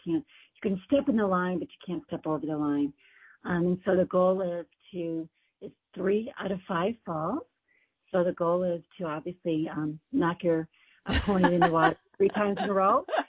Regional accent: Hayward, Wisconsin, United States; Where I grew up in Hayward, Wisconsin, is where they have the World Lumberjack Championships.

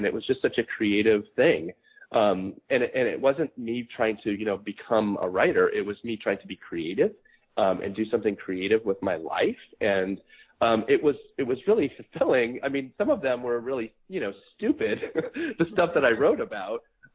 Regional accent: Reno, Nevada, United States; I come from, I was born and raised in Reno, Nevada, and it's a really provincial town.

